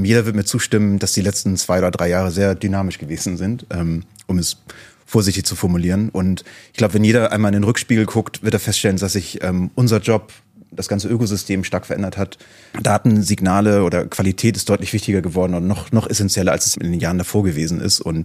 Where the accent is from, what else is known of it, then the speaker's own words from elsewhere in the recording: Hamburg, Germany; ich komme aus Hamburg